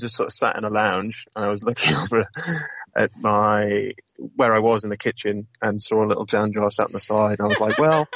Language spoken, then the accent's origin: English; North West England, United Kingdom; the bagging part is a little nod to my northern roots. So I'm from Lancashire originally, although I definitely don't sound it.